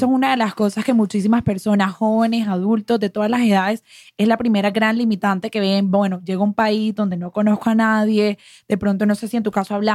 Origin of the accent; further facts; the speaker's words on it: Cartagena, Bolívar, Colombia; somos de Colombia y de diferentes ciudades. Yo soy de Cartagena